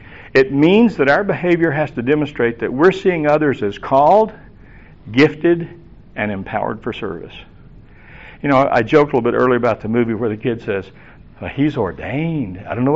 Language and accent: English; Tennessee, United States; But actually, growing up in Tennessee, I was prepared for that culture and knew that I understood it.